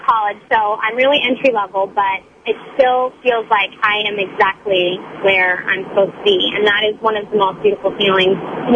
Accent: Sacramento, California, United States; now in Los Angeles, United States; Sacramento?

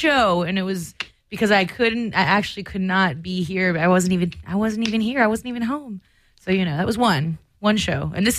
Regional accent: Burbank, California, United States; I like North Hollywood because I grew up in Burbank

